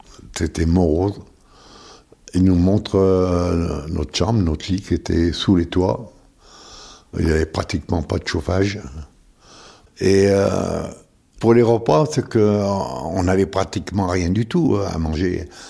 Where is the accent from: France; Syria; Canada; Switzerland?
France; Lyon, Auvergne-Rhône-Alpes; J'ai 81 ans. Je suis né à Lyon pendant la guerre, la Deuxième Guerre, en 43, et on habitait rue Confort, dans une rue de prostituées, dans un meublé de 40 mètres carrés, où on y vivait à 6